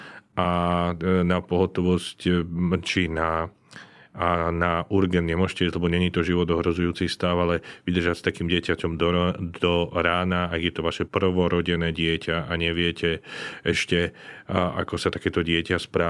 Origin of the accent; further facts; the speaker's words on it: Stupava, Bratislava Region, Slovakia; My tu, ktorí sme v Bratislave a hlavne ja, ktorý som zo Záhoria, zo Stupavy